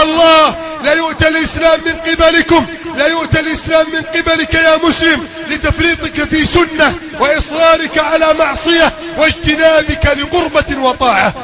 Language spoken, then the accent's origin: Arabic; Egypt; اللهم احفظ بلدنا مصر